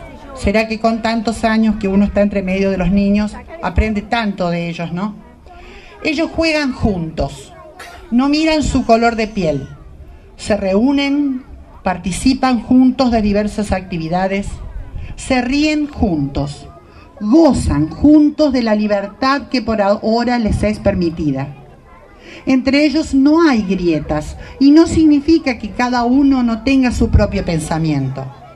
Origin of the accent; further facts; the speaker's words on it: Argentina; esas palabras me hicieron reflexionar como argentina